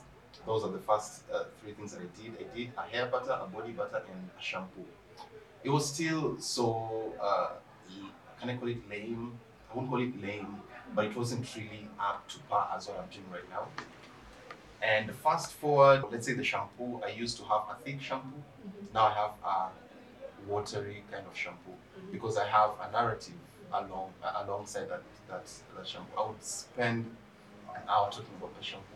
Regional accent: Voi, Taita-Taveta County, Kenya; also born or lived in Kakamega; I am from Voi. I was born in Kakamega. I'm partly Luya, partly Taita. But I align mostly with the Taita people.

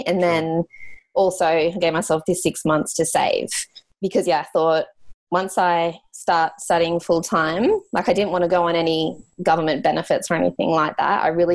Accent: Australia; first language English; I'm an Australian and, you know, English is my first language

